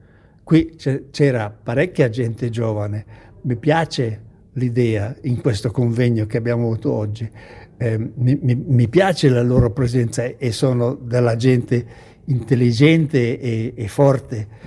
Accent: Switzerland; delle situazioni di xenofobia nel mio paese in Svizzera

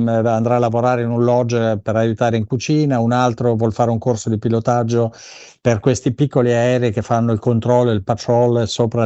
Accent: Bormio, Lombardy, Italy; born there; Sì, io mi salvo perché sono nato a Bormio

